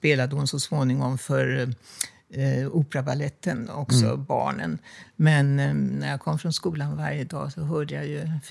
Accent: Stockholm, Stockholm County, Sweden; I Stockholm.

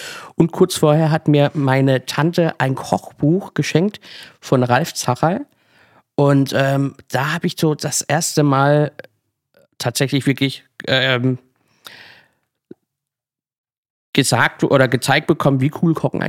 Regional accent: Kappelrodeck, Baden-Württemberg, Germany; sogar in meinem Heimatdorf, Kappelrodig, wer es nicht kennt, unglaublich tolles Rotweindorf.

